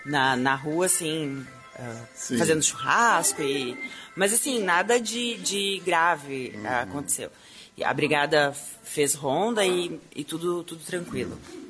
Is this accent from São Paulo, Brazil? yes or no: no; Videira, Santa Catarina, Brazil; Eu sou catarinense.